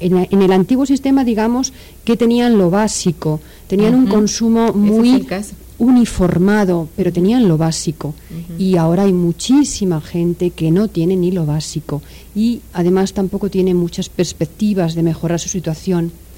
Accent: Spain; Digo mostramos porque yo soy española

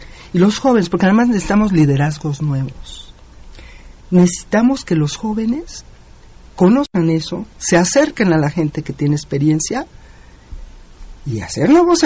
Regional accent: Mexico; forma parte de nuestro patrimonio en todos los sentidos, ¿no? Como mexicanos.

